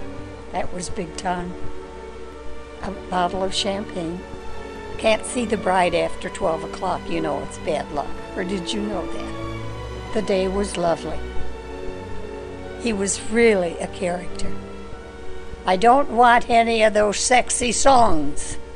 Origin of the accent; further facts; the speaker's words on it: Erie, Pennsylvania, United States; born there; I was born on September 28, 1920, in Erie, Pennsylvania.